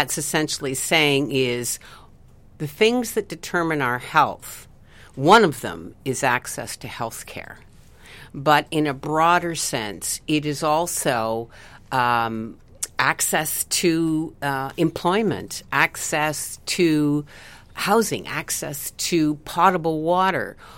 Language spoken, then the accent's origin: English; Ontario, Canada; I grew up in the Niagara Peninsula at a time when, you know, if the wind from Hamilton was blowing in a certain direction